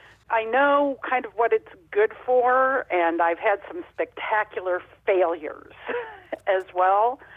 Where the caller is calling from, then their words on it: Kansas City, Kansas, United States; Kansas City, Kansas.